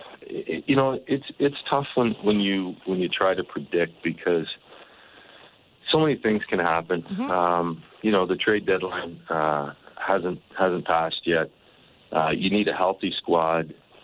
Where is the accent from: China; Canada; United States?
Canada; And of course we being Canadian think that, it all circles around us and those two teams.